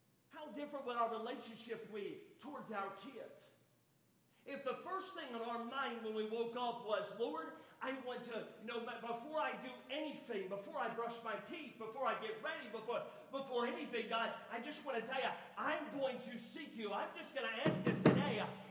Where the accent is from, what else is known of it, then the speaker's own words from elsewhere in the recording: United States; I grew up in North Carolina, Alabama my whole life, and I remember working in North Carolina